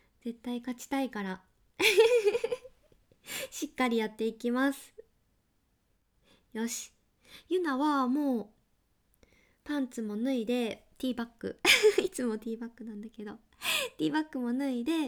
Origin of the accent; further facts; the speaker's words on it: Kansai, Japan; accent: Kansai dialect; now in Tokyo, Japan; 出身地は関西の方です。でも今東京に住んでるので、あんまり関西弁出ないんですけど、地元帰るとバリバリ関西弁が出ます。